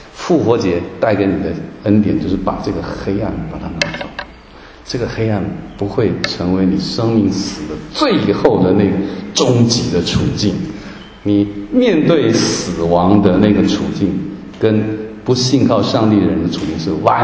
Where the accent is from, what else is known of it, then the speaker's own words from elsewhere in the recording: Taiwan; 我从台湾来，那粽子啊，我相信大陆也一样啊。